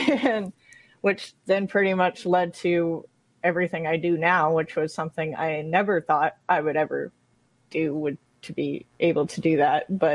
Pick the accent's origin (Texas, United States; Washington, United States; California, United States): Texas, United States; Dallas; now in Indiana, United States